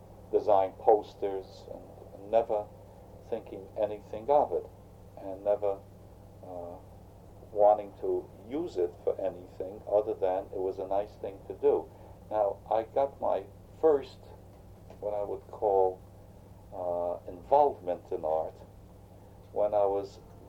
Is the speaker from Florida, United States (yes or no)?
no; New York City, New York, United States; moved away as an adult; now in Washington, United States; And I was born in New York City and lived in New York until I guess I was 20 when I came to Washington.